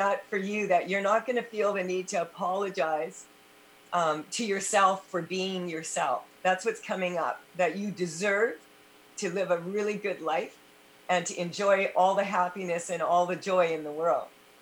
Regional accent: Canada; probably because I'm Canadian, I was apologizing up to 26 times a day.

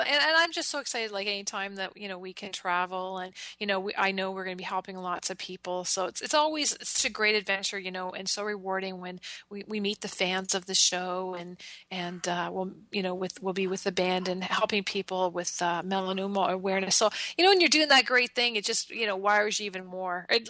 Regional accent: Winona, Ontario, Canada; I'm up here in Canada. And my hometown is Winona, which we're in the Niagara region of Southern Ontario.

